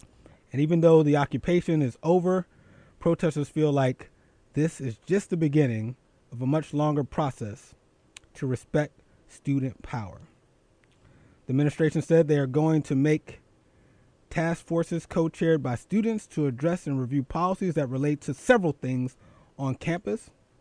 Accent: Philadelphia, Pennsylvania, United States; I went to University of Pennsylvania, my hometown of Philly.

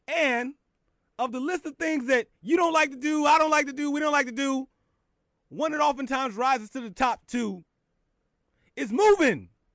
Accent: Philadelphia, Pennsylvania, United States; now in New York City, United States; I grew up in Philly. Shout out to the city of brotherly love.

